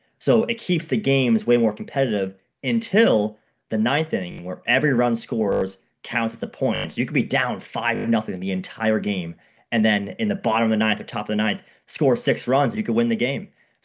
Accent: Boston, Massachusetts, United States; and I'm from the Boston area

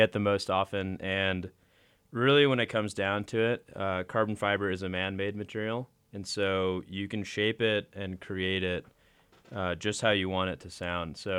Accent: Chicago, Illinois, United States; So we're from Chicago.

